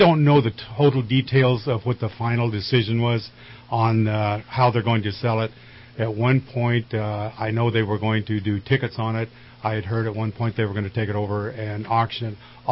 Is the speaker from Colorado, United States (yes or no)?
no; Beaver, California, United States; also born or lived in Alturas / Fall River; I was actually born in Alturas. I was raised in Beaver and Fall River.